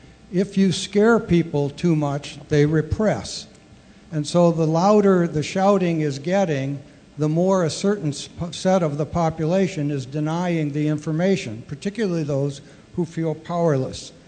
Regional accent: Charlotte, North Carolina, United States; I'm a writer from the Charlotte area.

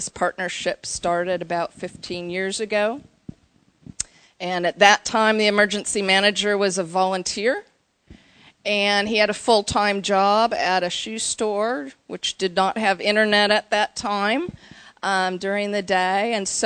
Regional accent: Wisconsin, United States; now in Norman, United States; I came down in 1987, and I stayed. Actually, I came originally from Wisconsin, and my intent was to go back, and I married an Oklahoman

